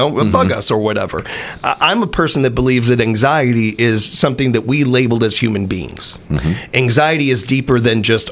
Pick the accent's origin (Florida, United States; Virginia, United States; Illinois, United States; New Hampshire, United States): Illinois, United States; I grew up with Chicago politics, and Van Orton reminds me of an Illinois politician.